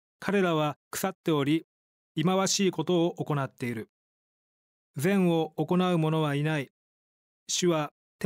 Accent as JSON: {"language": "Japanese", "town": "Shijonawate", "region": "Osaka", "country": "Japan", "tie": "born or raised there", "said": "私は大阪府の四條畷市で生まれ育ちました。両親は熱心なクリスチャンでしたので、私は生まれた時から親に連れられてキリスト教会に通ってみました。"}